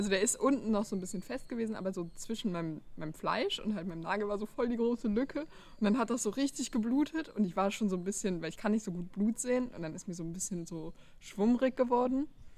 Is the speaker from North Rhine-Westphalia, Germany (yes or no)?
yes; North Rhine-Westphalia, Germany; now in Costa Rica; ich bin 18 Jahre alt, also ein bisschen jünger als Zoe und Uli. Ich komme aus der Nähe von Bonn